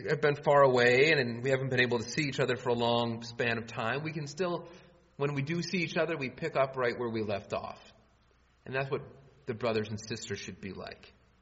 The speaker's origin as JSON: {"language": "English", "town": "Dearborn", "region": "Michigan", "country": "United States", "tie": "born or raised there", "also_born_or_lived": "Illinois / Toledo / Monroe / Cleveland", "said": "And so I was born in Illinois and lived there a little bit. And then I jumped around to several different houses in Dearborn. And then I moved to the Toledo area, and then I moved to Monroe, and then I went down to Cleveland"}